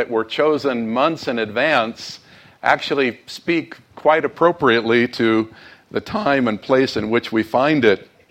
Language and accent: English; United States; wow, he picked a topical message for a week like this, especially as I'm an American.